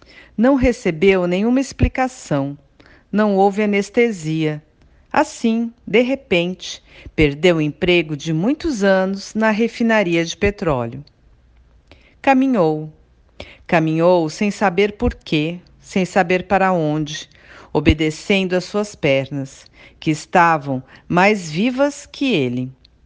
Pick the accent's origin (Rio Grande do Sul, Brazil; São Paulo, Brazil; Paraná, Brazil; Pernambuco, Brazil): São Paulo, Brazil; Santos; eu sou de Santos, cidade do litoral de São Paulo, e lembrei de você.